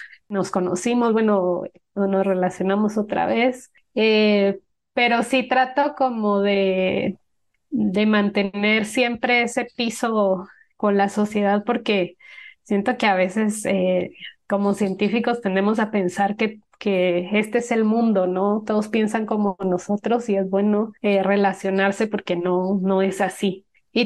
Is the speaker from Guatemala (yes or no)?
yes; Guatemala; soy una mujer guatemalteca, esposa, mamá de dos niñas